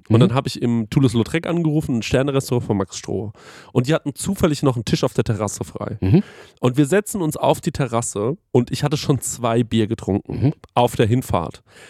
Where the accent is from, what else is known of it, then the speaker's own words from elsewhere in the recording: Aschaffenburg, Bavaria, Germany; Und dann meint ihr Mann so, wo kommst du her? Ich so, aus Aschaffenburg.